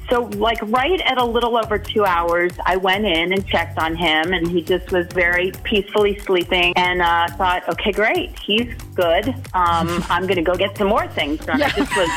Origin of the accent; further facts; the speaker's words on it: Monona, Wisconsin, United States; I'm from Monona.